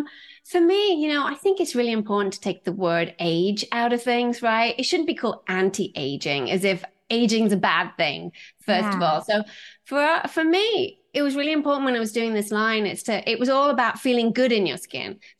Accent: Aberdeen, Scotland, United Kingdom; also born or lived in various places; kind of grew up all over the place, but my dad worked for Shell. So I was kind of like an army brat, you know, I went around. But so for me, home was Aberdeen, Scotland, although I was never born there. So, that's what I call home.

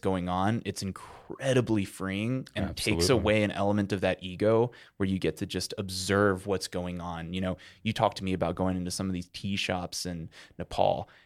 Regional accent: United States; I was in my home country that I feel the most confident in. I speak the language. I know the culture.

